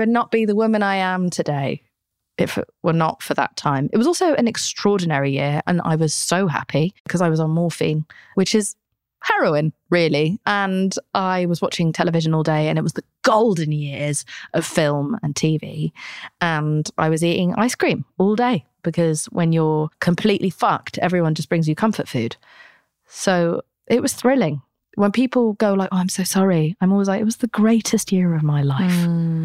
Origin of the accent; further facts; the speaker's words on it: Spain; I grew up in Spain.